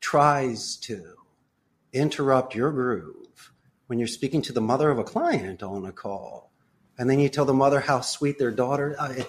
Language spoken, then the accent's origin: English; Rydal, Pennsylvania, United States; I grew up in Rydal.